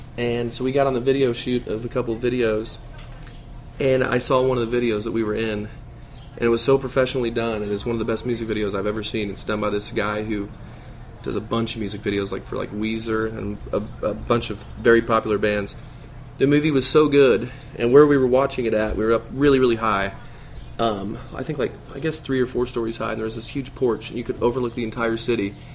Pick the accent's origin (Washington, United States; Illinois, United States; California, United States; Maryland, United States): Illinois, United States; Vandalia; born there; I was born in Vandalia, Illinois.